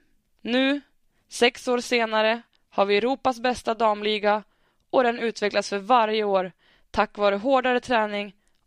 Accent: Kramfors, Västernorrland County, Sweden; Jag tränade på veckorna hemma i Kramfors

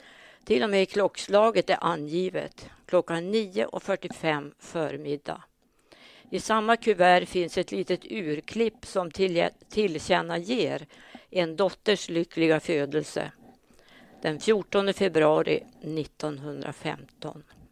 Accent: Skorped, Västernorrland County, Sweden; Jag är född i Skorped och har bott där större delen av mitt liv.

